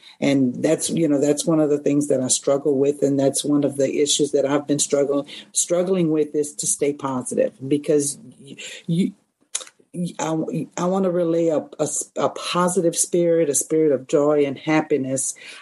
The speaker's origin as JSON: {"language": "English", "town": "Opelousas", "region": "Louisiana", "country": "United States", "said": "I am from Opelousas."}